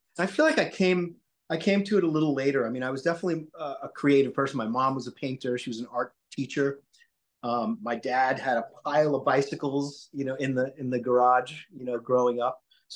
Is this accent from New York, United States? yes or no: yes; Long Island, New York, United States; I rode, my mom, we lived in suburbia. I grew up in Long Island, New York.